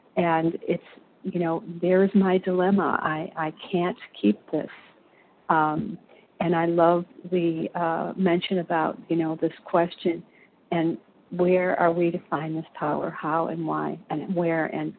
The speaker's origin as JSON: {"language": "English", "region": "Illinois", "country": "United States", "said": "I'm from Illinois."}